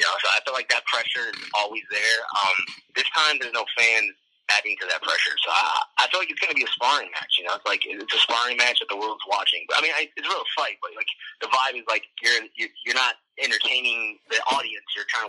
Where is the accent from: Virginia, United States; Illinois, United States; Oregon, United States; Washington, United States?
Illinois, United States; Chicago; And we're in Chicago, so it was like all my hometown. It was perfect, man.